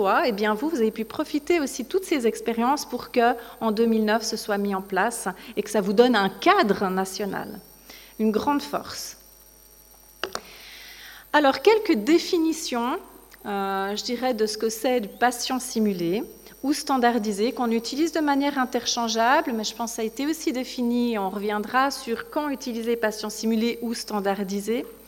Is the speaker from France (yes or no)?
no; Switzerland; pour vous présenter mon accent, puisque je viens de Suisse, à côté francophone. Sur le programme, on m'a mis Genève.